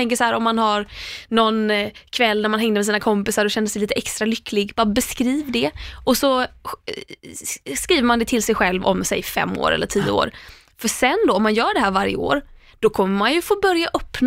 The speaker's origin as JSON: {"language": "Swedish", "town": "Landvetter", "region": "Västra Götaland County", "country": "Sweden", "said": "Alltså jag kommer ändå från Landvetter."}